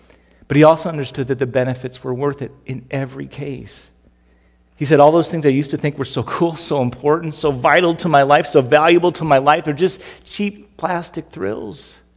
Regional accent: United States; I grew up in America just like most of you guys did.

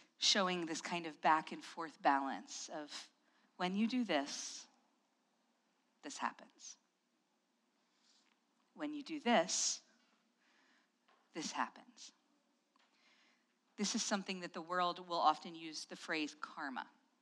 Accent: Appalachia, United States; because of the cultural context of where I grew up in Appalachia, they make no sense here.

